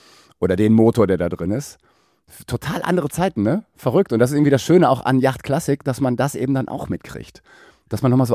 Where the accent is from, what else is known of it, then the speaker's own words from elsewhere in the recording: Kiel, Schleswig-Holstein, Germany; Und zwar, ich bin ja Kieler, und wenn man an der Kieler Förde entlang spaziert, sieht man da ein Boot liegen.